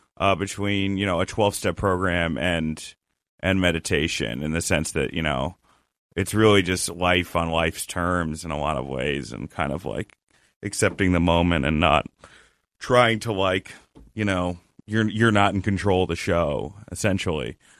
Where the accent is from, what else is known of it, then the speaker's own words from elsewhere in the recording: Rutherford, New Jersey, United States; also born or lived in Westchester, New York; I was in New Jersey, Rutherford, New Jersey, and then I went to Westchester, New York.